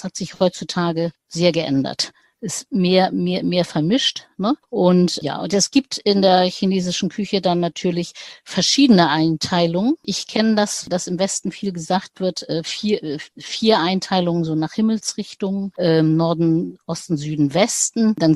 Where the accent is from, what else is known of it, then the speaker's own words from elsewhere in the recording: Yangzhou, Jiangsu, China; Wir kommen aus Yangzhou. Yangzhou, das ist Shanghai, die aus der Gegend, wo eigentlich sehr leicht gekocht wird.